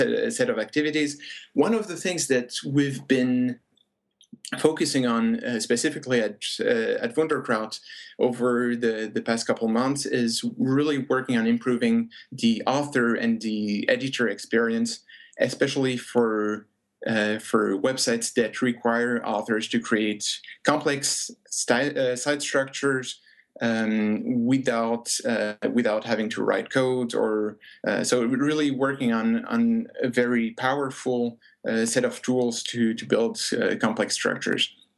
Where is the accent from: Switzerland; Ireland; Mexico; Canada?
Switzerland; also born or lived in United States; now in Germany; I'm originally from Switzerland, and I've lived for a couple of years in the U.S., and I've now been living in Germany for 3 years.